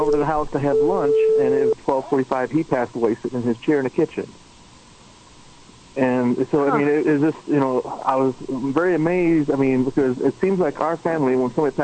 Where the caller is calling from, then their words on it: Harrison, Arkansas, United States; from Arkansas.